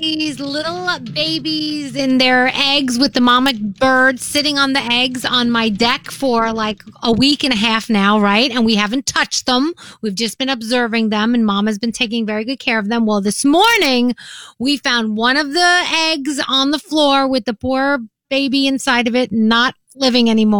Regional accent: New Jersey, United States; I'm from Jersey.

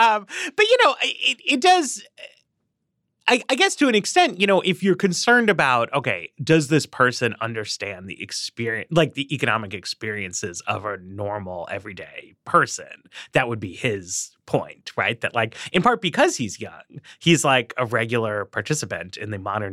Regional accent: Northeast, United States; I'm from the Northeast, too.

